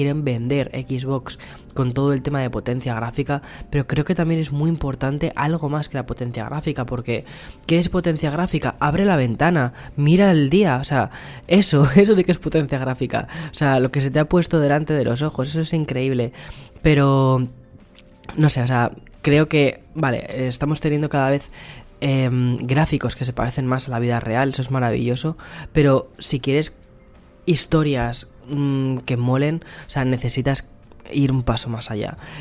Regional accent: Aranjuez, Community of Madrid, Spain; now in California, United States; como sucede en mi pueblo en Aranjuez, mis padres me lo cuentan. Y aquí, por ejemplo, en California, que sí que podemos salir con muchas precauciones, pero podemos salir.

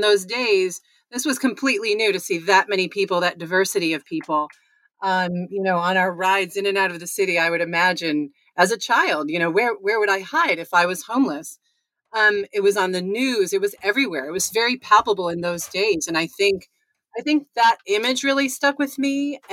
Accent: Connecticut, United States; Well, I am from Connecticut, and that's kind of important in the context of doing research in Southern California.

